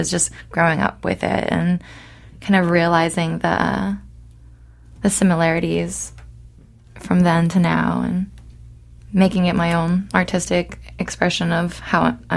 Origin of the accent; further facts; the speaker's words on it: New Orleans, Louisiana, United States; Growing up here, born and raised in New Orleans, there was times, especially in high school, where I was so ready to see the real world